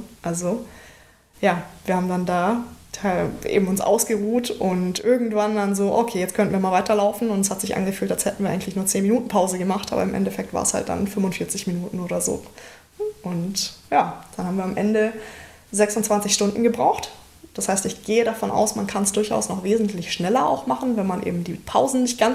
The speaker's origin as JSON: {"language": "German", "town": "Freiburg", "region": "Baden-Württemberg", "country": "Germany", "said": "Also wie gesagt, ich komme aus Freiburg."}